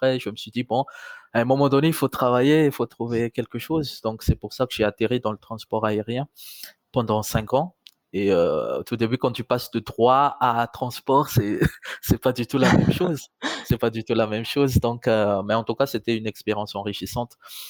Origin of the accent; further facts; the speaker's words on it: Madagascar; moved away; au tout début quand je suis parti de Madagascar, je pensais pas forcément à me dire « Ah, je vais revenir à Madagascar à telle ou telle date ».